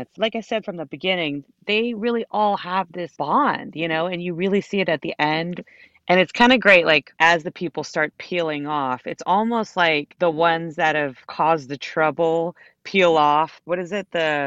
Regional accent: Houston, Texas, United States; born there; And I was like, yes, I was born in Houston.

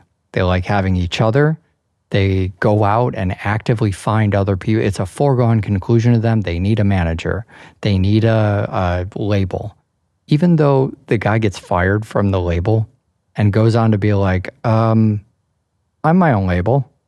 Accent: United States; And it's fascinating to me as an American.

